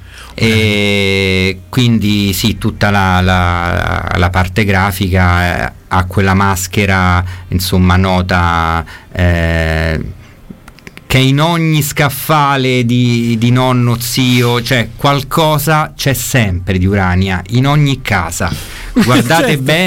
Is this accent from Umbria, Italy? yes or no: no; Rome, Lazio, Italy; io vengo da Trastevere, anche lui